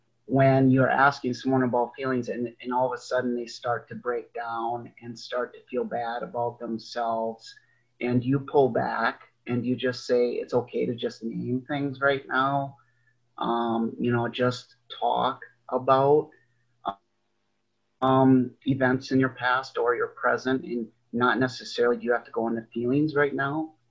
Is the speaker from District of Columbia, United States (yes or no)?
no; Wisconsin, United States; from Wisconsin.